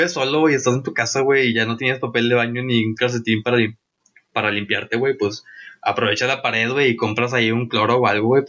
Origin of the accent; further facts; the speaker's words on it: Mexico; si nosotros, güey, que somos mexicanos